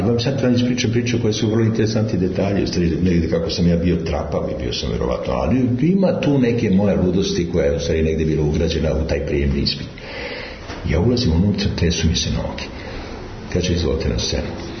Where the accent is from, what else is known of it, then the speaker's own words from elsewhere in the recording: Niška Banja, Southern and Eastern Serbia, Serbia; Odakle si ti, rekao iz Niške Vanje.